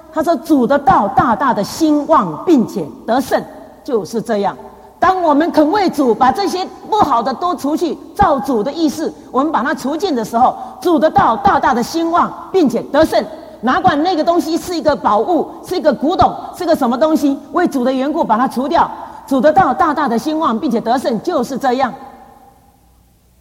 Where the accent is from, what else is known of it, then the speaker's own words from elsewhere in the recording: Taiwan; 这是我们台湾话都这样讲哎。